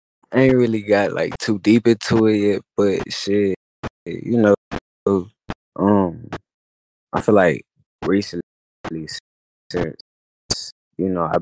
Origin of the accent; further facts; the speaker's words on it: Pine Bluff, Arkansas, United States; Shit, I'm from Pine Bluff. Pine Bluff, Arkansas.